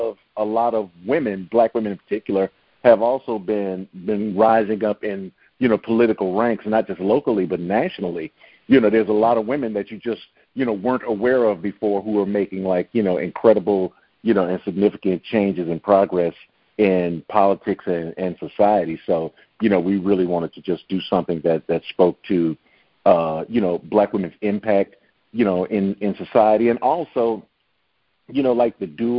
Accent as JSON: {"language": "English", "town": "Chicago", "region": "Illinois", "country": "United States", "said": "I'm from Chicago."}